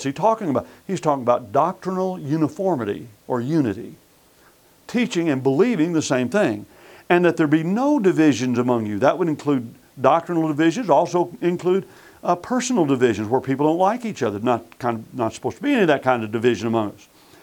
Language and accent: English; Arizona, United States; also born or lived in Texas; Now, I was born in Texas, but I was raised in Arizona.